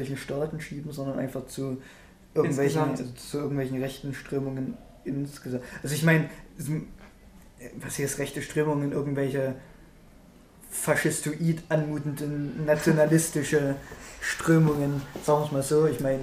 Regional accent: Gelenau, Saxony, Germany; Also die größte Verbundenheit habe ich im Prinzip zu meiner lokalen Region, also in dem Fall so Erzgebirge und Gelenau wahrscheinlich sogar nochmal, ist Mitteldorf von Gelenau sozusagen.

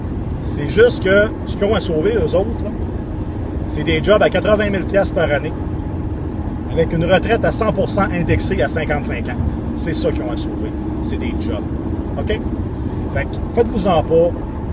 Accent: Quebec, Canada; rappelez-vous qu'on est des Canadiens et non des Québécois. On est des Québécois, oh oui!

